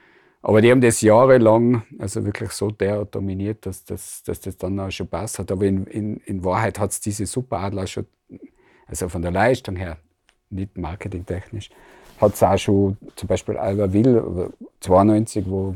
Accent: Absam, Tyrol, Austria; Aber wir sind beide aus Absam

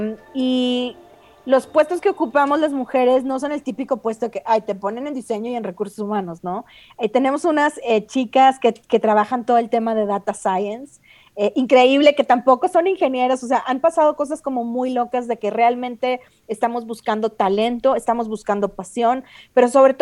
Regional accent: northern Mexico, Mexico; O sea, no estoy enojada, así hablo. Soy norteñísima.

